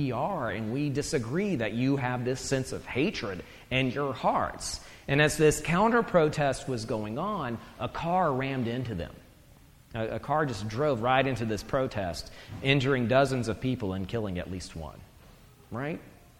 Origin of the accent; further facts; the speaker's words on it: the South, United States; oh, this guy's Southern, he must be a racist, right? Because, because I'm from the South, which isn't true